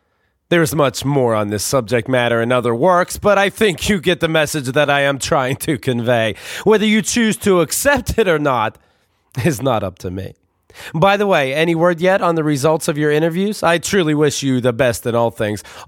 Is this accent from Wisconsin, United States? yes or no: no; Somerset, Pennsylvania, United States; born there; I was born on Monday, April 15th, 1974 in Somerset, Pennsylvania, USA. Somerset, Pennsylvania is nothing short of a little house on the prairie town.